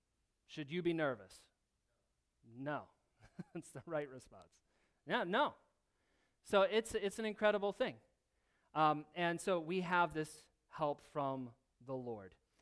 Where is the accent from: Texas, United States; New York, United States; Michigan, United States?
Michigan, United States; even though he was an Ohio State fan. And I'm from Michigan.